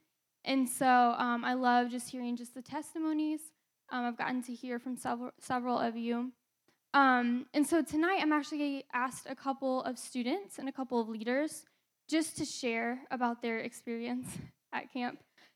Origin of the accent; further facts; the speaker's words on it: Indiana, United States; moved away as an adult; And for those of you who don't know, I am from Indiana. And so I am here in Missouri attending college at Evangel.